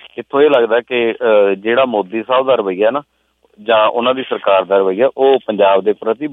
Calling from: Rajasthan, India; ਅੱਜ ਮੈਂ ਪੰਜਾਬ ਤੋਂ ਨਹੀਂ ਜੀ, ਰਾਜਸਥਾਨ ਤੋਂ ਜੁੜ ਰਿਹਾ।

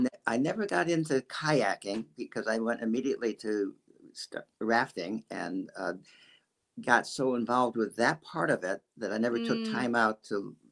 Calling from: Berkeley, California, United States; I live in Berkeley, California.

